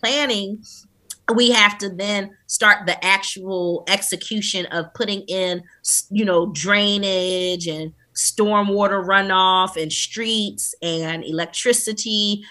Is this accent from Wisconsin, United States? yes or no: no; Philadelphia, Pennsylvania, United States; We last year we had … from my hometown perform.